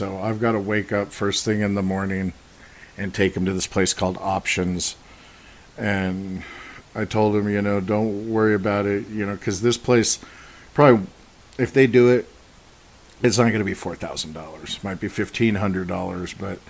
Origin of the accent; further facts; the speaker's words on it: Reno, Nevada, United States; also born or lived in Eugene, United States / Portland, United States; You know, I was born in Eugene. I lived in Eugene. That's my home. I was raised here in Reno my whole life. This is my home. And I lived in Portland for 14 years.